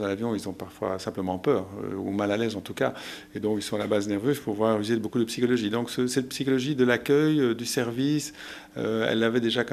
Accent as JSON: {"language": "French", "country": "Belgium", "said": "la Belgique me manque parce que je suis belge, bien sûr."}